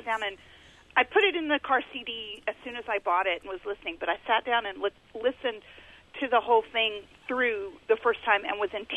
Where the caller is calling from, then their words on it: Austin, Texas, United States; Hi, Tiff. I am calling from Austin. I'm hoping that one of those 200-seat rooms you are going to play might be the Cactus here in Austin.